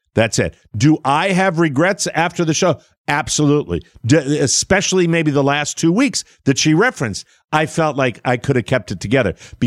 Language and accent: English; Ireland; And I've been drinking, and I'm Irish, and I get angry at that.